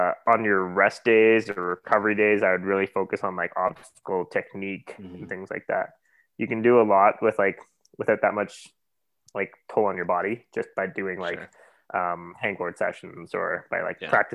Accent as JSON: {"language": "English", "country": "Canada", "said": "I'm a Canadian, so I love it."}